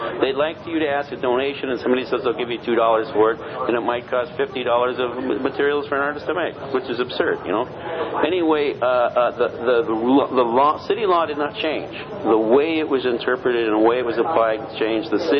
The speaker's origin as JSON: {"language": "English", "town": "Santa Cruz", "region": "California", "country": "United States", "tie": "born there", "said": "I was born in Santa Cruz"}